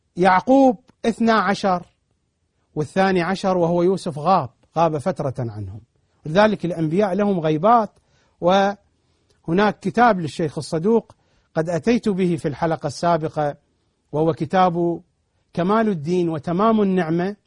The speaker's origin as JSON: {"language": "Arabic", "country": "Iraq", "accent": "Iraqi", "said": "وفي لهجتنا العراقية نسميها الدرزن، بأكثر اللهجات العربية يقولون عنها دزينة"}